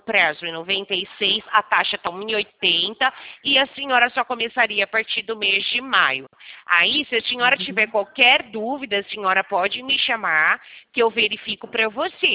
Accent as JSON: {"language": "Portuguese", "town": "Americana", "region": "São Paulo", "country": "Brazil", "said": "eu sou aqui de Americana. Na verdade, eu moro bem pertinho da senhora, ali no Alvorada."}